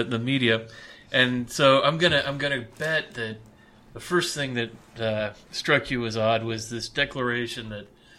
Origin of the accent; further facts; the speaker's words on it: Los Angeles, California, United States; from Los Angeles, and I just sound like I'm from Los Angeles.